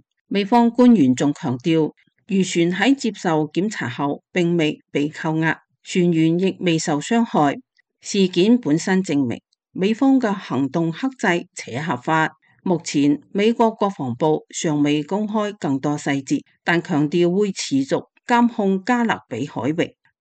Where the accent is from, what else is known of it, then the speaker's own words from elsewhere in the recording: China; 我从大陆来的，所以在那里遭到中共迫害，我们修炼法轮功他会迫害。